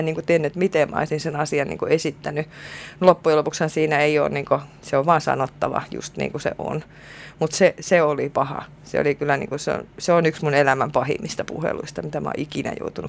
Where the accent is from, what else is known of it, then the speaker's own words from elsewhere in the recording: South Ostrobothnia, Finland; kun mä oon Etelä-Pohjanmaalta niin kuin itse kotosin, niin siellähän kasvaa semmoisia emäntiä, jotka ei niinku hipasusta laske ollenkaan.